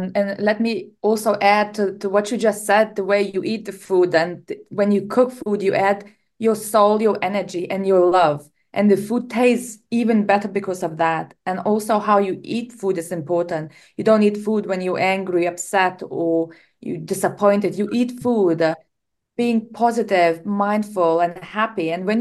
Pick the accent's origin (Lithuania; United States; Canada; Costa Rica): Lithuania; English is a second language; moved away as an adult; now in United Kingdom; I left Lithuania more than around 20 years ago, which means I've embarked on a journey in UK and other countries